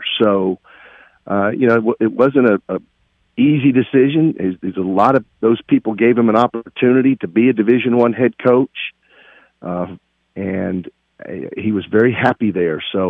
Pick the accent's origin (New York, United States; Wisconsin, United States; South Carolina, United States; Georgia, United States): South Carolina, United States; I'm from South Carolina, so I'm a little more familiar with it